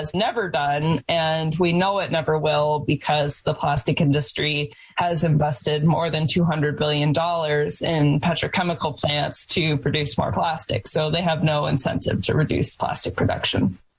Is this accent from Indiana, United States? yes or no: yes; Indiana, United States; And I live in upstate New York, but I'm from Indiana, and I graduated from Indiana University.